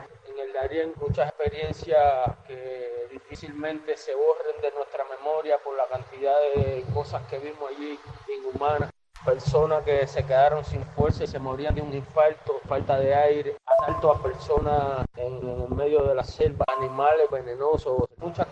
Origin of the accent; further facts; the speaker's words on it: Cuba; apoyar a mi familia que se ha quedado en la pobreza y en la necesidad de nuestro país, que es Cuba.